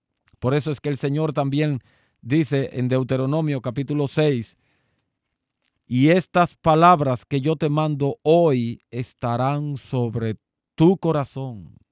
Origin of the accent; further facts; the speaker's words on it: Dominican Republic; nosotros como dominicanos, y aún como parte de la comunidad latinoamericana, o más aún, hispanoparlante